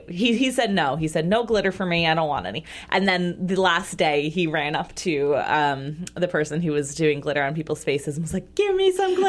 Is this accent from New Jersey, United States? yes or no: yes; New Jersey, United States; accent: Jersey; That might be my Jersey accent. I don't know.